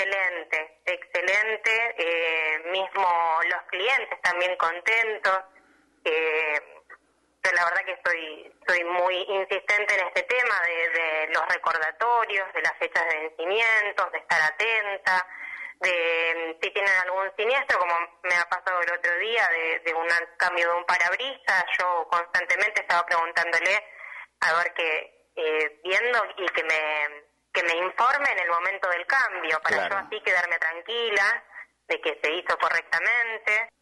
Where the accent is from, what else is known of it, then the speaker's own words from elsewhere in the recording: San Miguel, Buenos Aires Province, Argentina; como vengo de Buenos Aires, de San Miguel, los riesgos de acá que no son los mismos que los que hay allá.